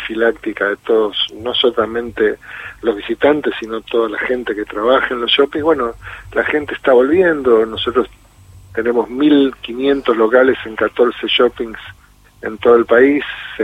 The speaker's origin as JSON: {"language": "Spanish", "country": "Argentina", "said": "obviamente somos una empresa argentina, los directores son todos argentinos, los gerentes somos todos argentinos"}